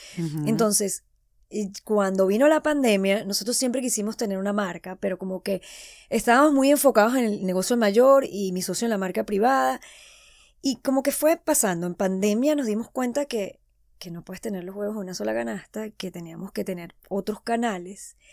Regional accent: Venezuela; como yo soy venezolana

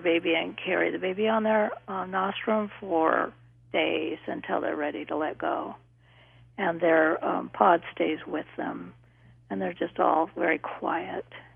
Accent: Hawaii, United States; born there; I was born in Hawaii in the 40s, and at that point, surprisingly, we didn't even realize we had dolphins in our waters there.

